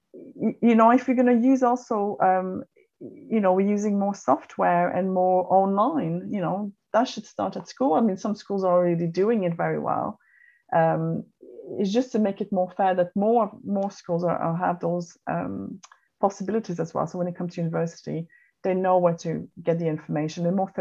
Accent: Canada; I come from Canada

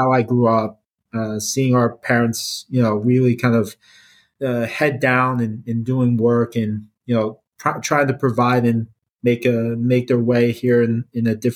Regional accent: Philadelphia, Pennsylvania, United States; No, I grew up in Philadelphia.

